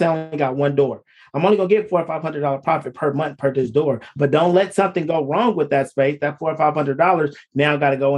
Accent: Oakland, California, United States; you grew up in Oakland, I grew up in Oakland, but the housing market in Oakland is so horrible, right?

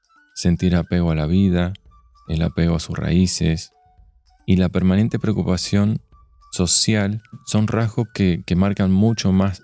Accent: Argentina; now in United States; cuando salí la primera vez de Argentina y me iba a Estados Unidos

